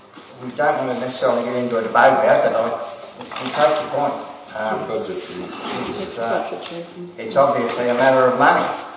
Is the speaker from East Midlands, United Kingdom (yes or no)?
yes; Melton Mowbray, East Midlands, United Kingdom; Well, I come from Melton Mowbray, so I came up from Runnymede.